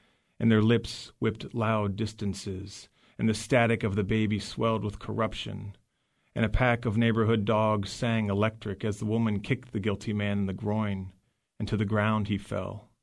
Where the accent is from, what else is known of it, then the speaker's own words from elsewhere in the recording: Dayton, Ohio, United States; I'm originally from Dayton, the Oakwood suburb of Dayton. So I'm right around the Dayton area, yeah.